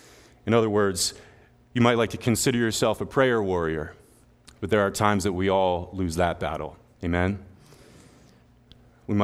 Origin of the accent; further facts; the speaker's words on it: Birdsboro, Pennsylvania, United States; come all the way to my hometown in Birdsboro, pick me up, take me here to church